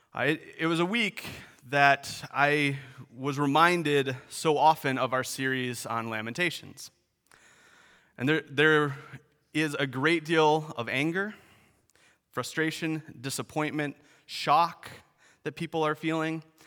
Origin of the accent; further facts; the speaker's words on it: United States; I'm pretty sure everybody here knows that I'm American.